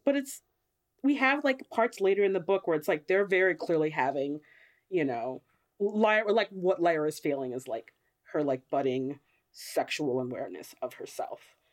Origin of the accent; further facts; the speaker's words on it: United States; It makes sense to me as an American, because a lot of crap like that is so puritanical